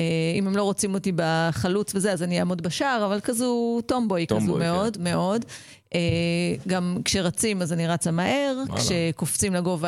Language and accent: Hebrew; Ra'anana, Central District, Israel; now in Kfar Vitkin, Israel; גדלתי ברעננה, עד גיל 30 בערך